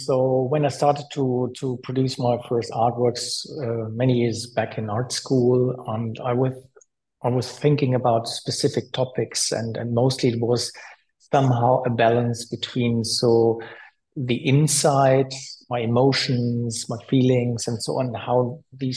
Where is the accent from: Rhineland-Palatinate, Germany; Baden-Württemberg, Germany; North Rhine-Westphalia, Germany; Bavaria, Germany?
North Rhine-Westphalia, Germany; Münster; I attended an art school, an art academy in Münster, my hometown.